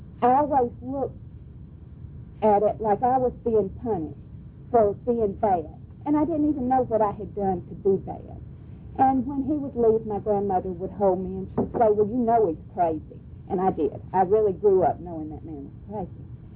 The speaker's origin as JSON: {"language": "English", "town": "Fort Benning", "region": "Georgia", "country": "United States", "tie": "born there", "said": "I was born in November 21st, 1942, about 100 miles from here, at Fort Benning, Georgia."}